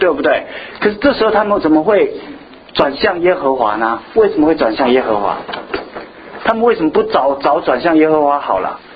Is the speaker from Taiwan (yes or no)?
no; China; 好像我们中国人在日本帝国主义的欺负下，一直没有办法脱离